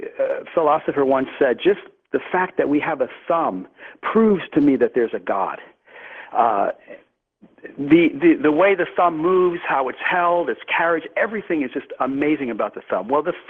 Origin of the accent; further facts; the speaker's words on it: California, United States; It looks, I'm from California, so like gnarly.